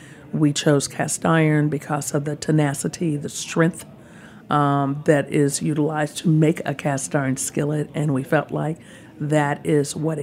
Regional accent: Midwest, United States; I'm originally from the Midwest, but the majority of my life has been spent in the South.

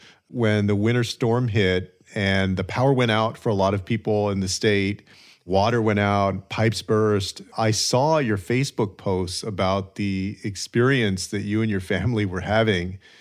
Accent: Texas, United States; Last month, my home state of Texas faced one of the worst blackouts in our country's history.

